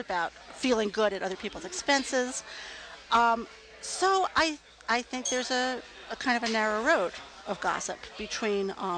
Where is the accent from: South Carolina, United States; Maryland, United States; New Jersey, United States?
New Jersey, United States; I grew up in New Jersey, where women have strong beliefs about love.